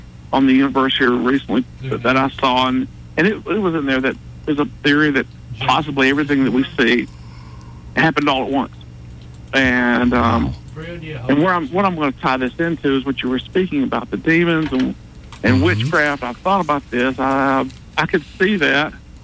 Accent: United States; You know, I'm an American.

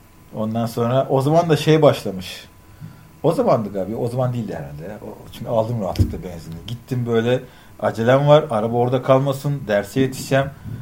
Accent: İzmir, Turkey; Abi dedim ben İzmirliyim, buranın yabancısıyım işte

